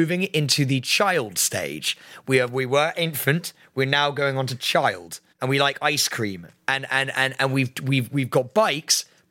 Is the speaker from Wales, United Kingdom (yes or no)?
no; Fulham, London, United Kingdom; I am from Fulham.